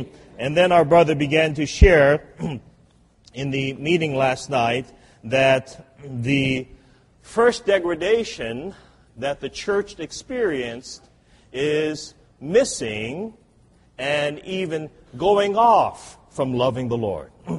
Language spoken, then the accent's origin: English; California, United States; I'm from California.